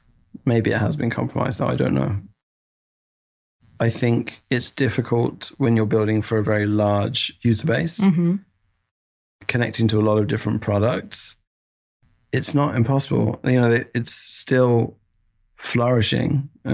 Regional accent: United Kingdom; now in San Francisco, United States; I'm from the UK. I'm now an American citizen. I'm a proud American citizen, and I'm proud because of the opportunities this country gave me.

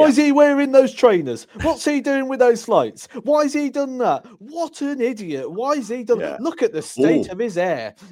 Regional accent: Scotland, United Kingdom; I've got to stop drinking this Iron Brew, being Scottish.

